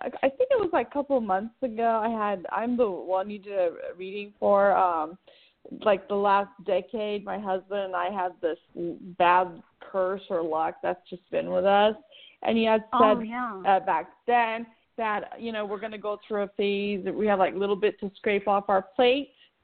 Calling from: Irvine, California, United States; I'm calling from Irvine, California.

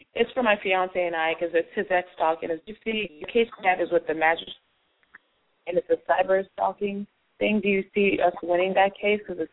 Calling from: North Carolina, United States; I'm calling from North Carolina.

